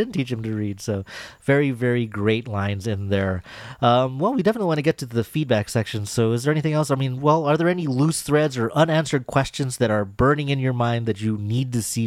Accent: Encino, California, United States; He's Korean. I'm from Encino.

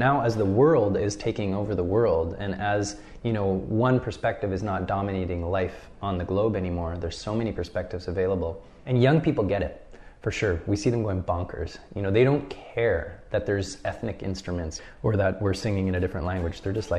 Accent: Montreal, Quebec, Canada; I grew up in Montreal. I was raised by a Punjabi father and an Irish-Scottish mother.

